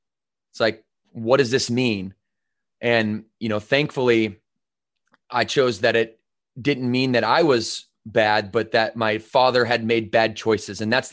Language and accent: English; Battle Creek, Michigan, United States; growing up in Battle Creek, Michigan, you know, being on welfare. Like my mom drug me around the United States from the time I was, you know, 4 years old to around 10 years old.